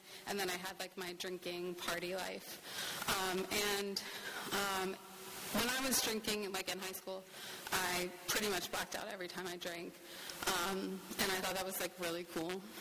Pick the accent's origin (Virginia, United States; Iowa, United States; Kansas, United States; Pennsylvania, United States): Virginia, United States; Fredericksburg; I'm from Fredericksburg, Virginia, which is outside of D.C., and I grew up with two very loving parents.